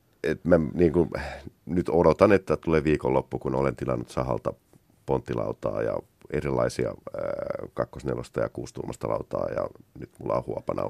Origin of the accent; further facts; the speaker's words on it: Sysmä, Päijät-Häme, Finland; Ja mä oon kotoisin Sysmästä ja olenkin aina sanonut, että olen sikafarmarin poika. Joten mä tykkään olla, että mulla on tilaa eikä ihan naapureita ihan vieressä.